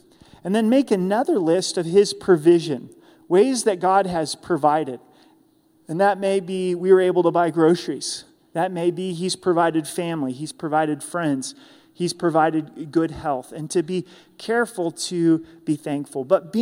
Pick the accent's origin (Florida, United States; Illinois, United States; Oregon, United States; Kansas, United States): Oregon, United States; Grants Pass; It was a basketball game at the Boys and Girls Club, where I grew up in Grants Pass, Oregon